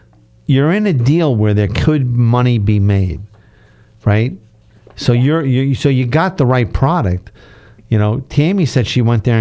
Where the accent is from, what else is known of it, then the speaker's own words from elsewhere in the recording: New York, United States; accent: New York; you notice how I say coffee? That's how you know I'm from New York, right? That's the one word that gives it away, coffee, right?